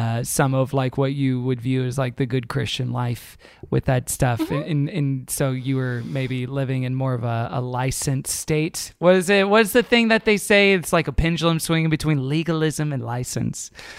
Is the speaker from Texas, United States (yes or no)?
yes; Texas, United States; growing up in Texas